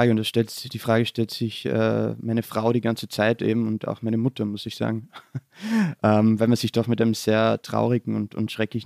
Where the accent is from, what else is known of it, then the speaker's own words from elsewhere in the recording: Styria, Austria; Österreicher und ich spreche jetzt im Hochdeutsch, zumindest was ich glaube Hochdeutsch ist, aber ich komme aus der Südsteiermark und wir haben dort einen sehr, sehr starken Dialekt.